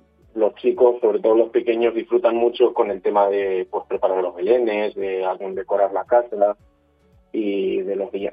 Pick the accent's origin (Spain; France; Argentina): Spain; Manzanares, Castilla-La Mancha; tengo 20 años y estoy cursando segundo de teología. Yo entré en el seminario en segundo de la ESO. Soy de Manzanares y, bueno, pues eso, llevo en el seminario ya pues 7 años.